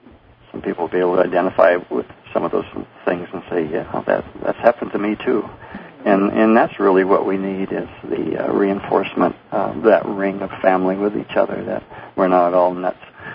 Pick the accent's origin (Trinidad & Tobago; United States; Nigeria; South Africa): United States; South Dakota; And I come from South Dakota, and so when we greet our friends, we say Hokoda